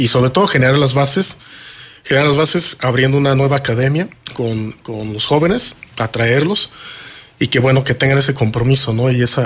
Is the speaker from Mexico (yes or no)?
yes; Querétaro, Mexico; yo originalmente soy de aquí de Querétaro, tengo ya 35 años en el municipio de Pedro Escobedo.